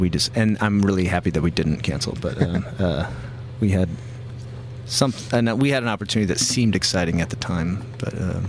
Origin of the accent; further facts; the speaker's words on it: Omaha, Nebraska, United States; I grew up in Omaha